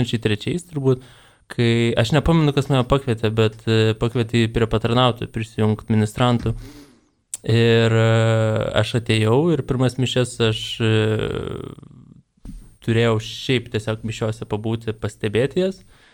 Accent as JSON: {"language": "Lithuanian", "town": "Vilnius", "region": "Vilnius County", "country": "Lithuania", "tie": "born or raised there", "said": "Aš užaugau Fabijoniškėse"}